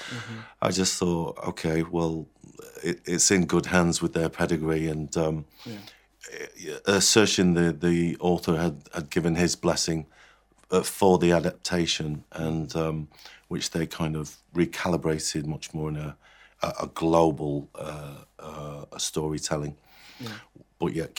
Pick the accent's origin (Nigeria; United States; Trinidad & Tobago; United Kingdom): United Kingdom; Salford, North West England; now in London, United Kingdom; I'm from Salford originally, and I had to move down to London